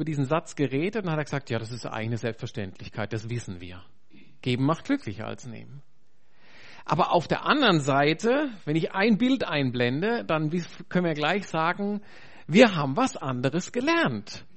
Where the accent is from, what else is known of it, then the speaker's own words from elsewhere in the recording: Germany; moved away as an adult; now in Switzerland; 38 Jahre alt, lebe seit 2005 in der Schweiz. Aber wie man unschwer hört, bin ich aus Deutschland ursprünglich. Ich bin inzwischen aber auch Schweizer geworden, denn ich bin mit einer Schweizerin verheiratet. Und bin froh, hier in der Höfe zu leben